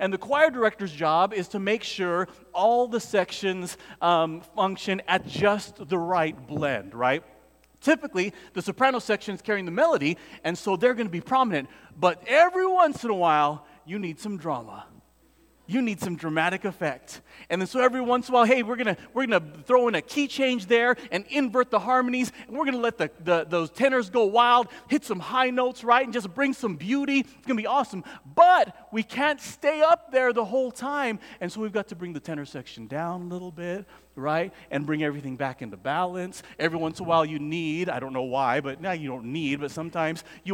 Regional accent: San Diego, California, United States; I grew up in South Bay. I graduated from Morris High School. Grew up in Paradise Hills, Southeast San Diego, right? I was a Navy brat.

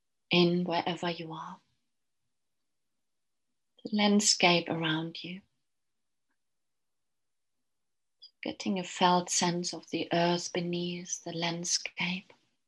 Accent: Germany; now in London, United Kingdom; I'm originally from Germany. I've lived in London for 20 years.

